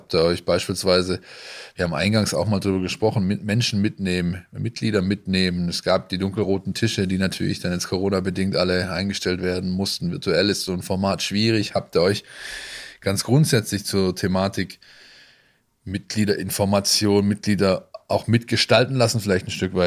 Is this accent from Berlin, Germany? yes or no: no; Ensing, Bavaria, Germany; Ich bin in Ensing aufgewachsen. Das ist ein Dorf.